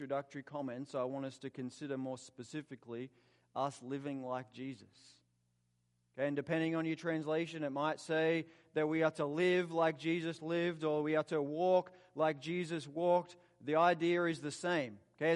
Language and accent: English; Australia; As an Australian, we can't walk on water. Australians don't walk on water.